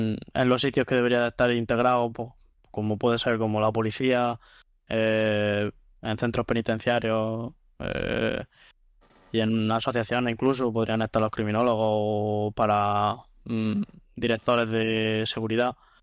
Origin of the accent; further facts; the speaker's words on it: Pozo Alcón, Andalusia, Spain; now in Málaga, Spain; yo vivo en Málaga, aunque soy de Pozalcón, Jaén